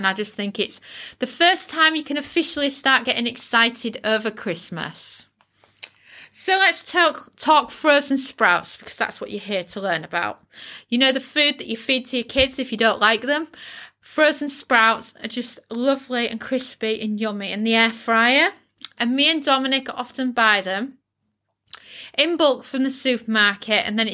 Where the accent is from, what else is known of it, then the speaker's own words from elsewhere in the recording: Yorkshire and the Humber, United Kingdom; Because as a British person at Thanksgiving, I'm very grateful for things. And, you know, I grew up with American family. Both my aunts, both British, both from Yorkshire, like myself, they both married American military.